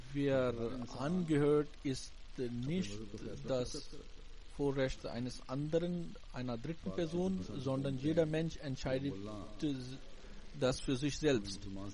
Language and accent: German; Pakistan; obwohl man als Pakistaner sich dafür doch schämt. Aber das ganze Land wird auch noch in Verruf gebracht